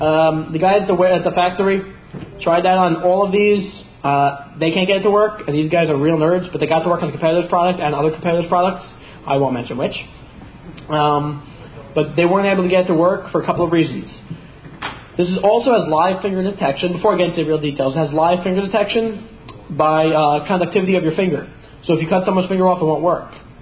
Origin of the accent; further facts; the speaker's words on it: New Jersey, United States; I'm from Jersey.